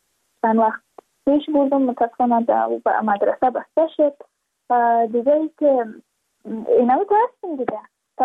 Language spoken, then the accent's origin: Persian; Badakhshan, Afghanistan; چون ما از بدخشان هستیم، یعنی منطقای دور دستش،